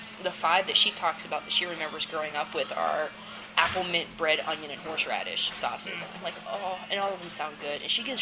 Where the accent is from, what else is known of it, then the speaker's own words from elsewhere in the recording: England, United Kingdom; look, we're English, but we season our food with things